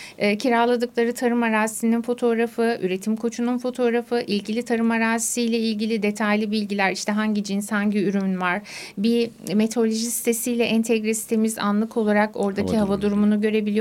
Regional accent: Hemşin, Rize, Turkey; Ben hemşinliyim de aslen.

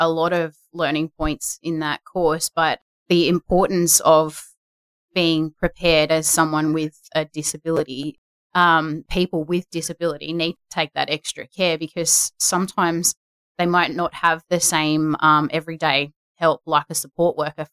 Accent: Bulga, New South Wales, Australia; So I'm from the Bulga community, for example.

